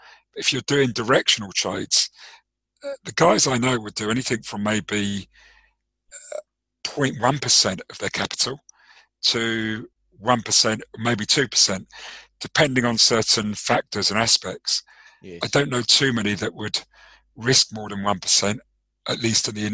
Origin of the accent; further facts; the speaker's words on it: South Africa; I suppose you're a cricket guy like me. Yes. Being South African, yep.